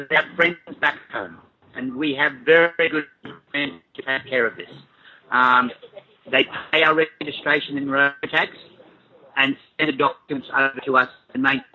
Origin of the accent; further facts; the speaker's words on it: Australia; And we put a big sign across the back of the bike saying that we are from Australia.